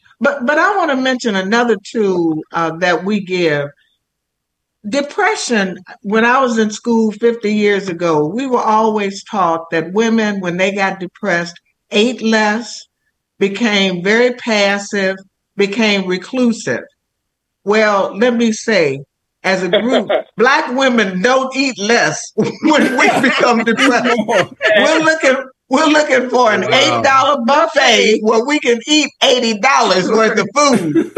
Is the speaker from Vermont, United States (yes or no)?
no; Chicago, Illinois, United States; We were both born and raised in the community. I was raised in Cabrini Green which is public housing in Chicago. So I was there from the time I was 11 years old until I was 25.